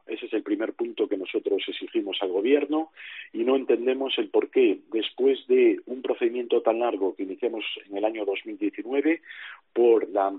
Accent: Galicia, Spain; Para Galicia siempre somos españoles de tercera.

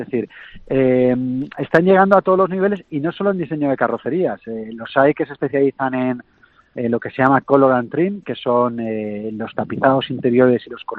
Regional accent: Spain; cómo somos los españoles.

